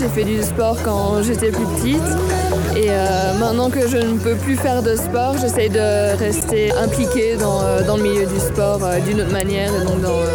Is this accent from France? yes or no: no; Belgium; je viens de Belgique